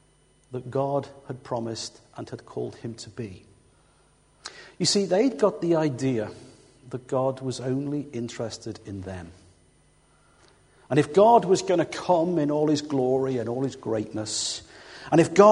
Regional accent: Liverpool, North West England, United Kingdom; In my hometown of Liverpool, it's been a privilege and a struggle to play a small part

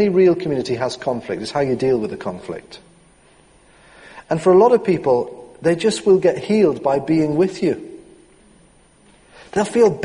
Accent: North East England, United Kingdom; Sorry, I'm a Geordie.

